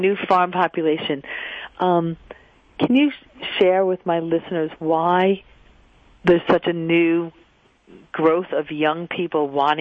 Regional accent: Long Island, New York, United States; because I just remember, you know, growing up on Long Island, if somebody went into the guidance counselor and said they wanted to be a farmer

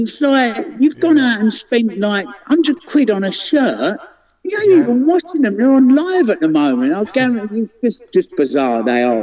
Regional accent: Romford, London, United Kingdom; I grew up around Romford, and that's a real, real West Ham stronghold.

